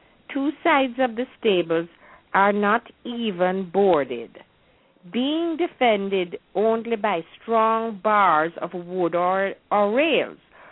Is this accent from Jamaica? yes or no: yes; Jamaica; what we experience during our growing up in Jamaica at Christmas time.